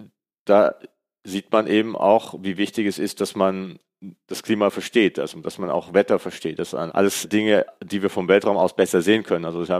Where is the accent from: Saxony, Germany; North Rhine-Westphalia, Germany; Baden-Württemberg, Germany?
Baden-Württemberg, Germany; Künzelsau; Ich bin ja selbst in Künzelsau aufgewachsen, nicht weit weg von Lampoldshausen.